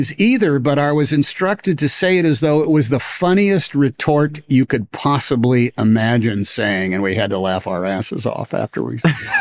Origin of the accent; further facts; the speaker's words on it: Oakland, California, United States; I didn't go to New York City. I was from Oakland, for goodness sake.